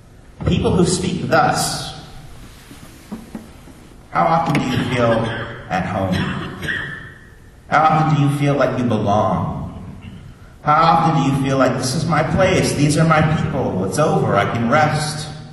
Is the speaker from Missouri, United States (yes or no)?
yes; Kansas City, Missouri, United States; also born or lived in Chicago; When I lived in Chicago, I went to barbecue places all the time. I grew up in Kansas City.